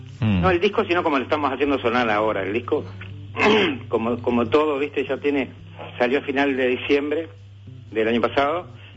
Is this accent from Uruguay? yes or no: yes; Uruguay; moved away as an adult; now in Argentina; Yo soy de Uruguay, sí, sí. Hace ya, bueno, como muchos uruguayos, hace mucho tiempo que vivo acá, que vine a estudiar acá. Hace como 20 años y la mitad de mi familia es argentina.